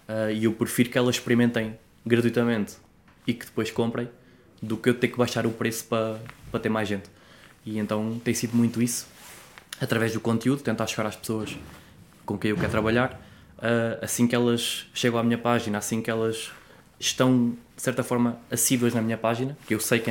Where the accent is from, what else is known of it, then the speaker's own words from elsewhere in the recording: Centro, Portugal; perto de Fátima, uma